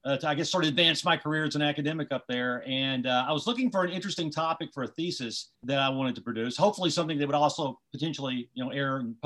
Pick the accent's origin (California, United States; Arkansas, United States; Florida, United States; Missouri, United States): Arkansas, United States; And I'm from Eastern Arkansas. I'm from the flatlands where, you know, mosquitoes swarm you all the time compared to where you guys are in Southwest Arkansas.